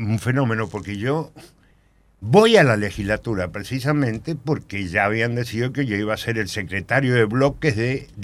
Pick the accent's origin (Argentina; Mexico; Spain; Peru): Argentina; Palmira, Mendoza; Acuérdense que yo soy de Palmira, de la zona este.